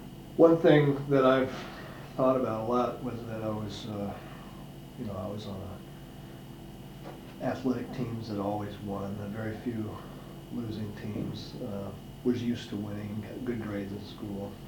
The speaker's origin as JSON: {"language": "English", "town": "Seaside", "country": "United States", "said": "I came from Seaside, which is a pretty small county"}